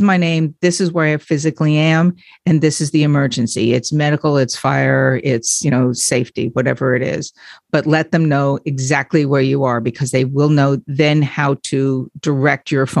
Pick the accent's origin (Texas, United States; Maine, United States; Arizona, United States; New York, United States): New York, United States; Glen Head; I grew up in Long Island, and once or twice a year, the town that I grew up in, Glen Head, would do an emergency response system for families.